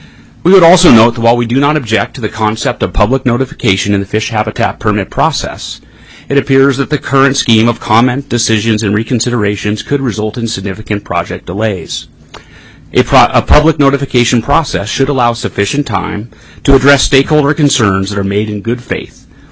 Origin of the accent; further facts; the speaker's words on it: Juneau, Alaska, United States; I was born and raised in Southeast Alaska, and Juneau is my home.